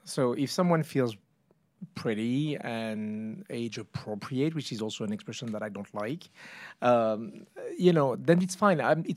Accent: France; I'm from France.

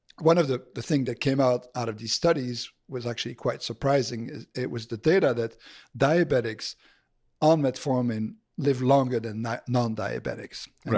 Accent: Belgium; So I'm originally from Belgium.

